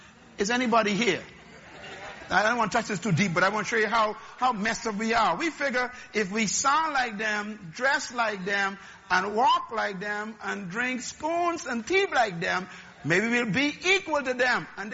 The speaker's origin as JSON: {"language": "English", "town": "Baytown", "region": "Texas", "country": "United States", "tie": "born or raised there", "said": "I saw them when I grew up in Baytown."}